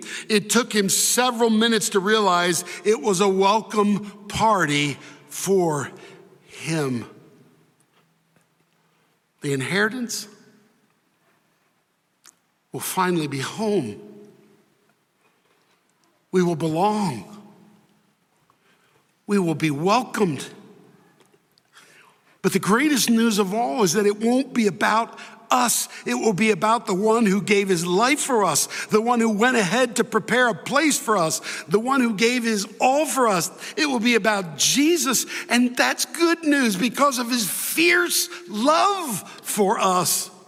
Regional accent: Delaware, United States; born there; I was born in Delaware, and New Jersey's right next door.

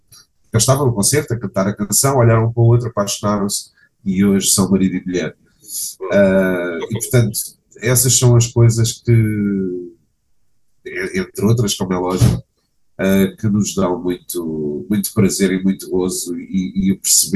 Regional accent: Lisbon, Portugal; o que é engraçado porque nós somos de Lisboa

